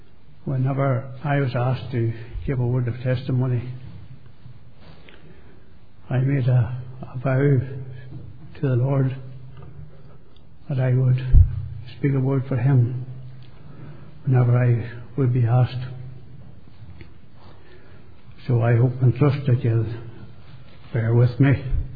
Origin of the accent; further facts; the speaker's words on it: Newtownhamilton, Northern Ireland, United Kingdom; born there; I was born up there in Newton Hamilton, the townland of Tullyvallen. I was there about 3.5 miles or thereabouts from the South Armagh border. And it was there that I was born into a home of 3 girls and 4 girls. and three boys and myself